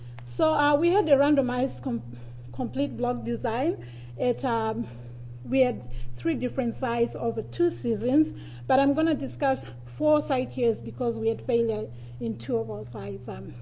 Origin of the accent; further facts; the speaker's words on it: Ontario, Canada; I'm from Ontario, Canada, at Trent University. I'm doing my PhD there.